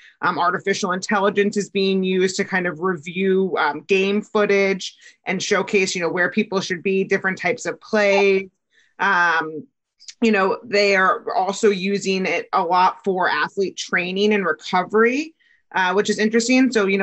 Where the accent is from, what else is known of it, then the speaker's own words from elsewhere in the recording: Atlanta, Georgia, United States; my hometown is originally Atlanta. So I'm going to an Atlanta Falcons game.